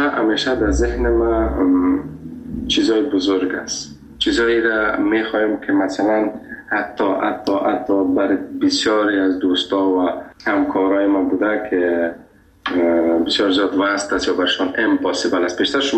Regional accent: Afghanistan; گفتم از افغانستان.

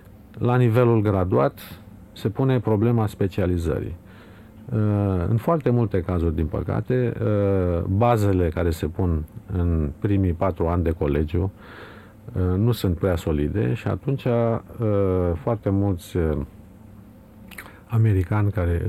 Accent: Romania; pentru că suntem români

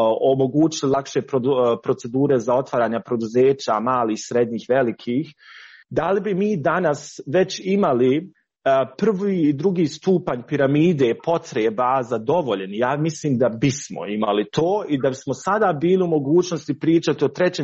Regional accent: Bosnia & Herzegovina; ja kao Bosanac i Hercegovac

